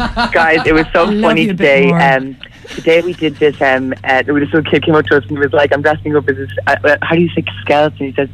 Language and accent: English; Dublin, County Dublin, Ireland; No, we're from Dublin. We've always lived in Dublin our whole life.